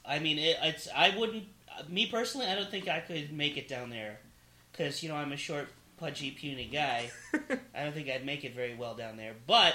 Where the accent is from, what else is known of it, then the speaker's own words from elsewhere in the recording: Plymouth, Michigan, United States; I've done it in Chicago, Cincinnati, Detroit, which is near my hometown of Plymouth, Michigan.